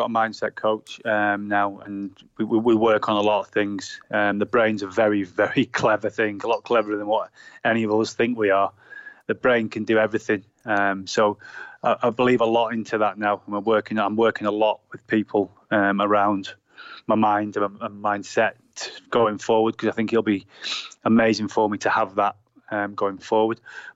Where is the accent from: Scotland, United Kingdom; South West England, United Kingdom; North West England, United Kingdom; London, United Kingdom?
North West England, United Kingdom; Southport; I grew up in Birkdale, where I lived in Southport